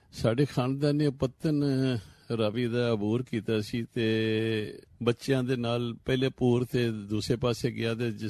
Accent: Jora Chhatra, Punjab, India; ਇੰਨੀ ਦੇਰ 'ਚ ਸਾਡੇ ਪਿੰਡ ਜੋੜਾ ਛਤਰਾ, ਤਹਿਸੀਲ ਜ਼ਿਲ੍ਹਾ ਗੁਰਦਾਸਪੁਰ

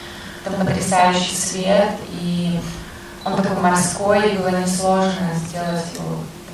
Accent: Vladivostok, Primorsky Krai, Russia; Так как Владивосток мой родной город, я его очень люблю.

